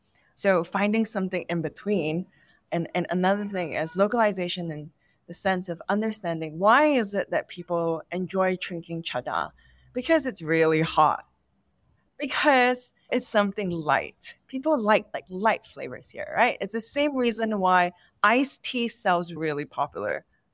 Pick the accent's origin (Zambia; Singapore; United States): Singapore; now in Vietnam; hi, I'm from Singapore. I have 10 years of experience working in F&B.